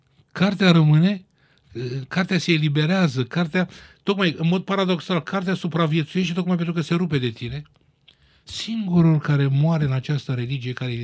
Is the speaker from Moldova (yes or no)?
no; Romania; n-am niciun complex că sunt român, sigur, sunt și armean